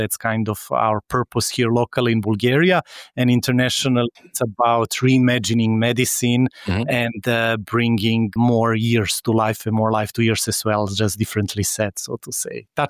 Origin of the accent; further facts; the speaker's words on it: Serbia; now 3-4 years I'm in Bulgaria. So across three countries I have been living. Originally I'm from ex-Yugoslavia, also diversified and multi-ethnic background. I was born in Serbia.